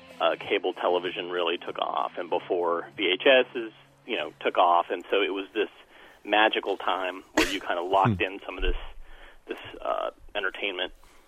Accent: Raleigh, North Carolina, United States; And I'm from Raleigh, North Carolina.

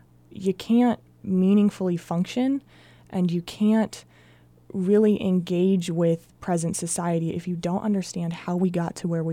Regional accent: Denver, Colorado, United States; I grew up in Colorado, I grew up in Denver, and I didn't even know that we had reservations in Colorado.

